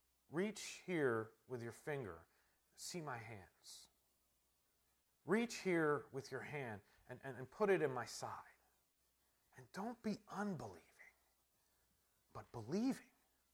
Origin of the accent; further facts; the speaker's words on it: New Jersey, United States; also born or lived in Montana; I grew up in South Jersey, half, and Montana in the other half, but I grew up in both places in an Italian family.